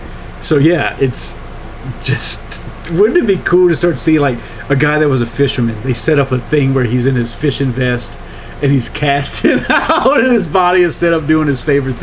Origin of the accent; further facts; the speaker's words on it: New Orleans, Louisiana, United States; A young shooting victim in New Orleans, Louisiana, my home state.